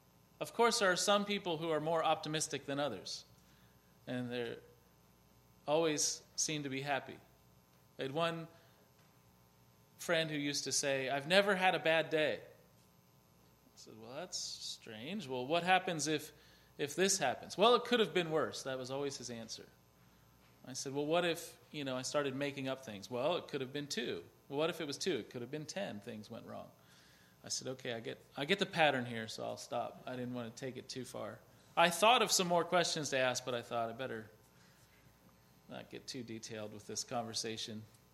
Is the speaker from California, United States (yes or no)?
no; Pennsylvania, United States; I grew up here in Lancaster County